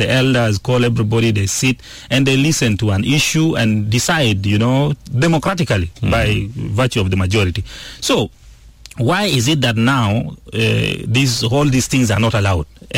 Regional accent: South Sudan; when they move outside the country, people, when you say I'm from South Sudan, the way people, you know, sometimes they even make a comment

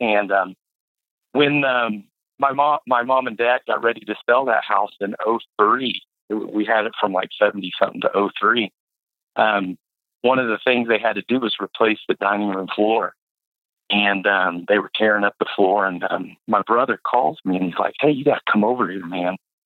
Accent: Tulsa, Oklahoma, United States; But the house that I grew up in was in Red Fork, and it was one of the oldest houses in Red Fork.

